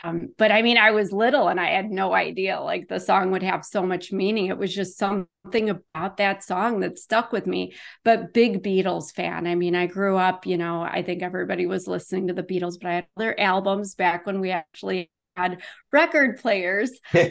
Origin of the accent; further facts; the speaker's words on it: Chicago, Illinois, United States; I am from Illinois, unfortunately. Nowhere exciting. I grew up in Chicago.